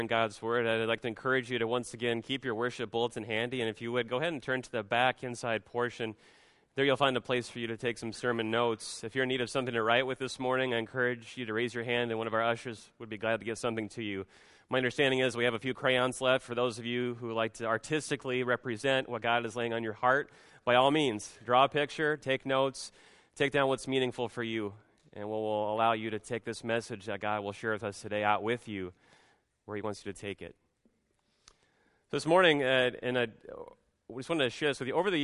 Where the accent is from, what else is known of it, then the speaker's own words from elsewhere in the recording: Nebraska, United States; venture off to the frozen land that is Nebraska, my home state